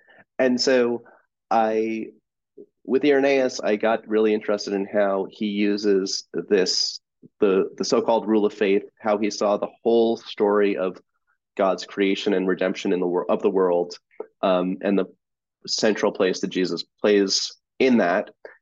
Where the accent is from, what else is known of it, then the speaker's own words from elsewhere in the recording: Long Island, New York, United States; because I'm from Long Island originally